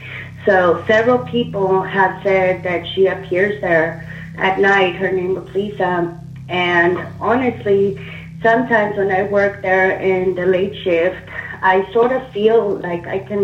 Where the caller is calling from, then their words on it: California, United States; I'm calling from the San Francisco Bay Area.